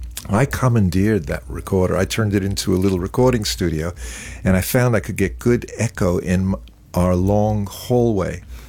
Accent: Brooklyn, New York, United States; Now, I'm a kid from Brooklyn, and here's my third day in London

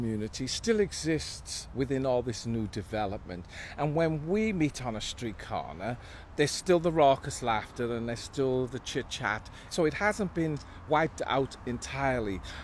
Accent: Cardiff, Wales, United Kingdom; born there; I am glad I was born in Tiger Bay when I was born, and I lived what I lived

